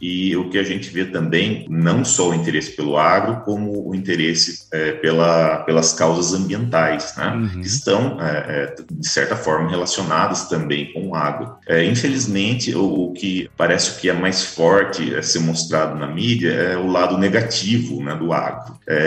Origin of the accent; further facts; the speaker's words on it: Taubaté, São Paulo, Brazil; E na minha região, né, eu sou de Taubaté, o mais forte lá é gado de leite.